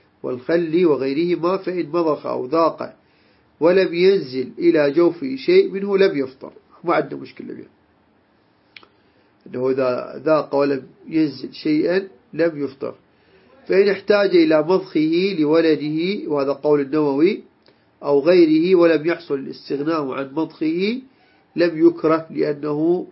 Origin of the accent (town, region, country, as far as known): Iraq